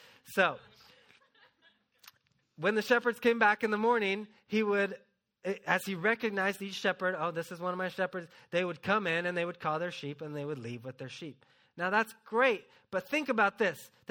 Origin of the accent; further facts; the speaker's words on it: Tulsa, Oklahoma, United States; I grew up there in Tulsa going to Victory, and directly across the street was Oral Roberts University